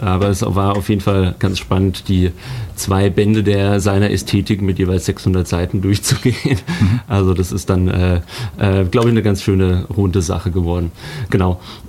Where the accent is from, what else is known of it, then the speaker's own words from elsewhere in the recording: Karlsruhe, Baden-Württemberg, Germany; ich bin ursprünglich aus Karlsruhe, bin dort aufgewachsen, zur Schule gegangen, habe mein Zivi dort gemacht und habe sogar noch begonnen zu studieren dort an dem heutigen KIT.